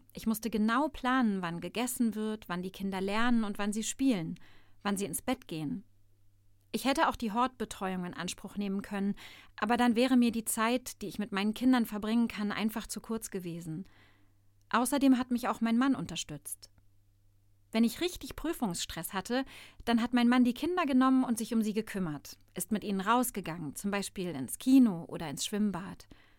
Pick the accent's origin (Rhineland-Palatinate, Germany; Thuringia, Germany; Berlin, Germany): Berlin, Germany; ich bin in Kreuzberg geboren. Dort bin ich auch aufgewachsen, in der Schönleinstraße, also in einem sozialen Brennpunkt.